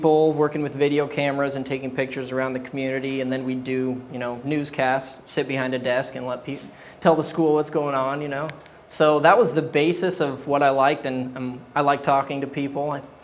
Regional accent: Palouse, Washington, United States; now in Iraq; I'm from Palouse, Washington. It's a smaller town over by Spokane, WSU, that area.

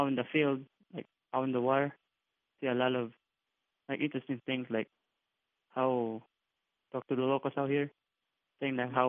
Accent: Stamford, Connecticut, United States; Yes, I'm from Stamford.

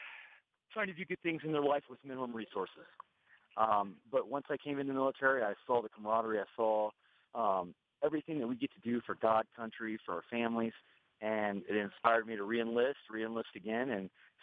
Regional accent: Cocoa Beach, Florida, United States; I'm from Cocoa Beach, Florida.

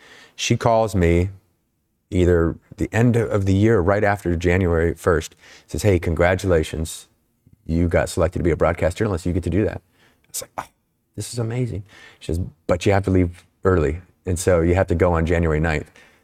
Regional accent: Snohomish, Washington, United States; Born and raised in that town. I knew nothing but that town.

